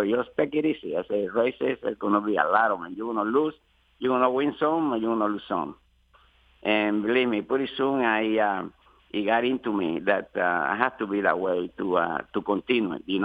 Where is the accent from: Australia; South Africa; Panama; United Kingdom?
Panama; English is a second language; now in United States; Oh yeah, when I came from Panama, I thought I knew how to ride. Believe me, I learned a lot in this country.